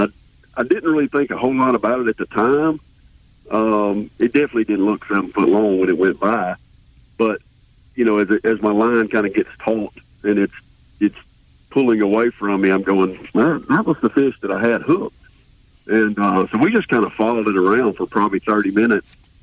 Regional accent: United States; I grew up on the Tom Big Beach.

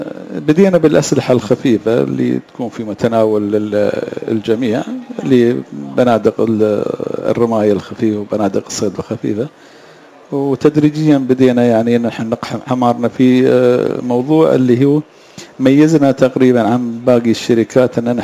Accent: United Arab Emirates; عندنا في الإمارات

